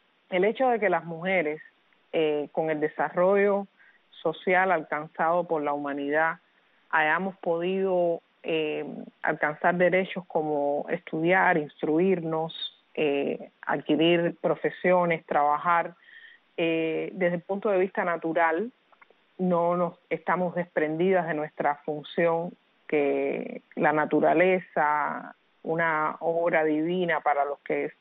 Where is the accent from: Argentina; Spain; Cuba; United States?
Cuba; las mujeres que crecimos en Cuba y vivimos en Cuba